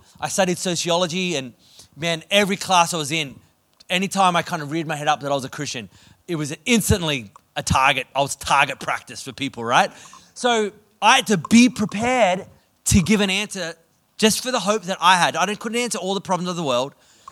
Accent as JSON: {"language": "English", "region": "Queensland", "country": "Australia", "said": "Come on, Melbourne people, help me out. I'm from Queensland."}